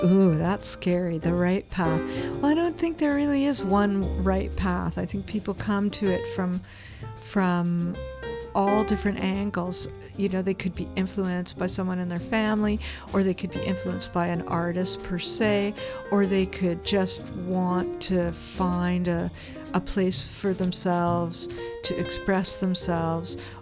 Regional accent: Toronto, Ontario, Canada; also born or lived in British Columbia; I decided to come back to Canada, although I'm originally from Toronto

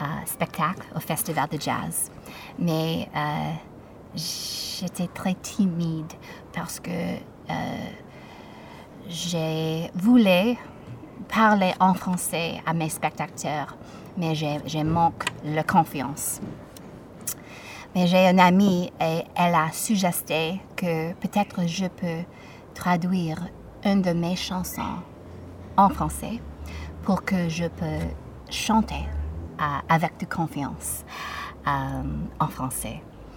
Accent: Toronto, Ontario, Canada; first language English; French is a second language; now in Vancouver, Canada; ma maison, ici à East Vancouver, à Colombie-Britannique. Je suis anglophone. J'ai grandi à Toronto, mais j'habite à Vancouver il y a 12 ans.

